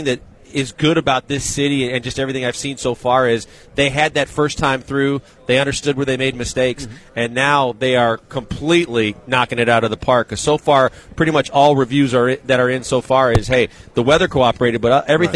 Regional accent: Midwest, United States; And growing up in the Midwest, I know how important sports is to the culture and the fabric of cities

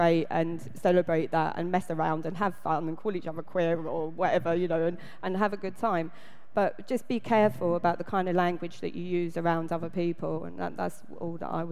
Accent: London, United Kingdom; I was born in London and I grew up in London, and I've been on the London LGBT scene since I was about 15

